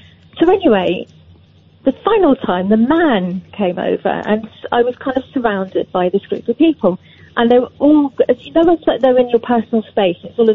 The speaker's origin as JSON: {"language": "English", "town": "Kew", "region": "London", "country": "United Kingdom", "said": "From Kew."}